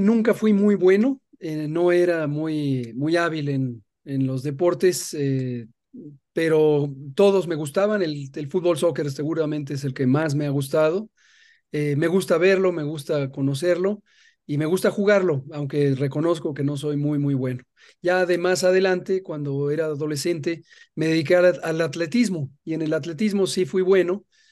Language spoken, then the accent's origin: Spanish; Mexico City, Mexico; Yo nací en la Ciudad de México, he crecido prácticamente toda mi vida en la Ciudad de México, he vivido en 5 o 6 alcaldías diferentes y las conozco todas, las 16.